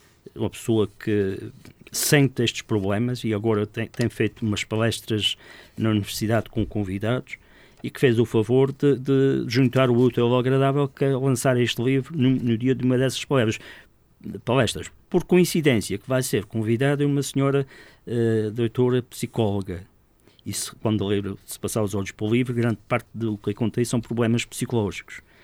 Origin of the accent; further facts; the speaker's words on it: Corvo, Azores, Portugal; do Corvo, porque era a minha terra e fazia questão que ficassem lá livros